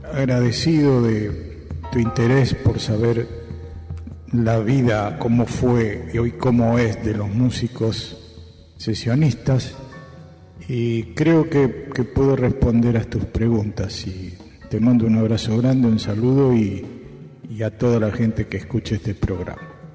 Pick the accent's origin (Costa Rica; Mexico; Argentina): Argentina; Tucumán; en Tucumán, donde yo nací